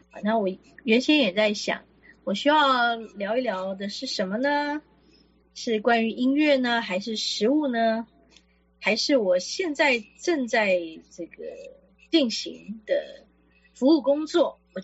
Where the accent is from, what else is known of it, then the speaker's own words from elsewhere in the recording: Taipei, Taiwan; 我来自台北哈。